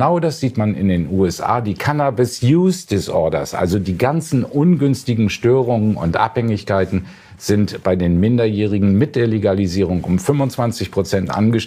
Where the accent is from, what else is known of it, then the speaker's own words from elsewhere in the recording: Hamburg, Germany; ich sage Ihnen als Hamburger